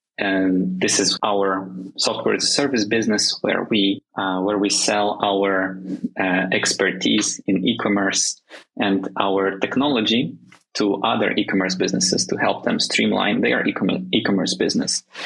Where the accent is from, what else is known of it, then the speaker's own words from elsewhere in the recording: Ukraine; English is a second language; And originally, I am coming from Ukraine.